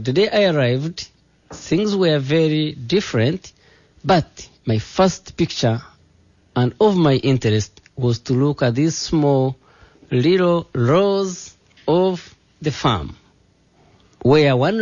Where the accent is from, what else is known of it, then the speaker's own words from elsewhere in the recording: Uganda; now in United States; I'm coming from Uganda. I'm coming from a grass-thatched house, from the little village.